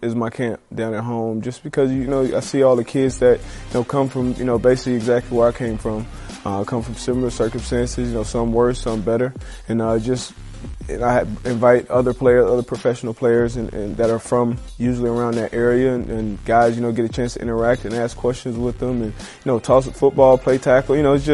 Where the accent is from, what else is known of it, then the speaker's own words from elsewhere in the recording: Fort Lauderdale, Florida, United States; here and back in my hometown, back in Fort Lauderdale.